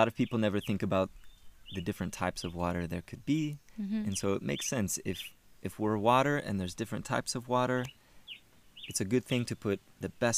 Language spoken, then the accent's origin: English; Dayton, Ohio, United States; I am just a boy from Dayton, Ohio. I come from the United States